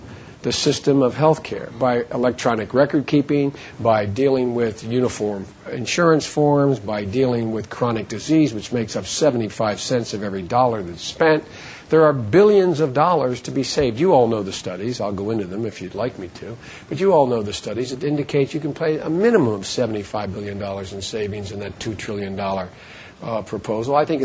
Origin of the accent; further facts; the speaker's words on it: Wilmington, Delaware, United States; my home state of my town of Wilmington, Delaware, where they have a General Motors plant.